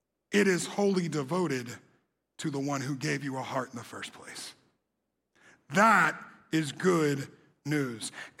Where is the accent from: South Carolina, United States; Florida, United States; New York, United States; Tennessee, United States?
South Carolina, United States; Gaston; And the image of that makes me think of my life growing up in Gaston, South Carolina. I was like a little redneck who didn't know nothing.